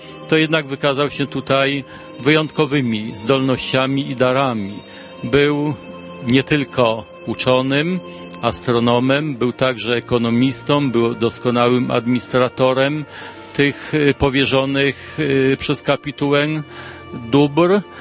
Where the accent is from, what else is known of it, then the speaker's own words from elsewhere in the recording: Papowo Toruńskie, Kuyavian-Pomeranian Voivodeship, Poland; też pochodzę z Torunia, czy konkretnie z Papowa Toruńskiego, które praktycznie w tej chwili leży w granicach miasta Torunia.